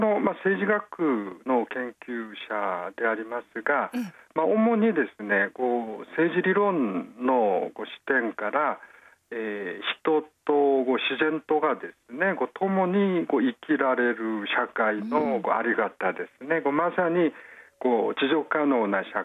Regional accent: South Korea; Japanese is a second language; moved away as an adult; now in Japan; 私は、出身は韓国です。

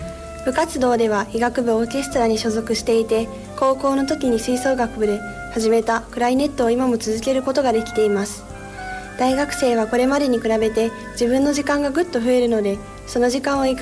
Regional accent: Hokuto, Yamanashi, Japan; 私は出身は山梨県で、生まれも育ちも山梨県になっています。小中高とずっと北杜市の学校に通っていました。

